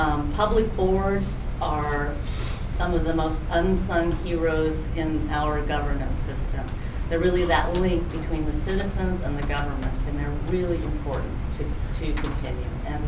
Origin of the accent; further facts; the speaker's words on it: Wyoming, United States; When I was a little girl growing up in Wyoming, which you know is a little bit drier than here, my father would tell me about these beautiful, wonderful Pacific Northwest forests.